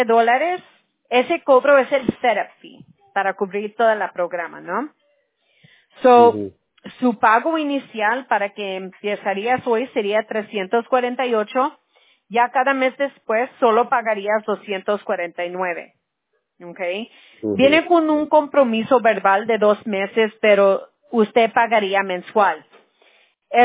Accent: United States; Spanish is a second language; Yo soy aquí de los Estados Unidos, pero mis abuelos, uno era del DF y el otro de Chihuahua. So, soy pocha. Mi español es como de pocha

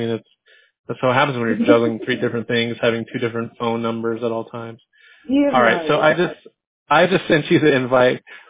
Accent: California, United States; it might help that we're from California and have, you know, American-sounding voices.

